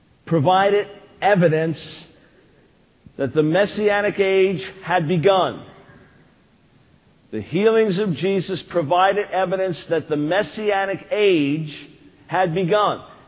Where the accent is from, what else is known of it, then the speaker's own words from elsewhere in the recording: Long Island, New York, United States; moved away as an adult; also born or lived in Maryland; But, you know, I'm a New Yorker. Born in New York City, grew up on Long Island. Lived there from 55 to 87, till we moved to Maryland from 87 to 96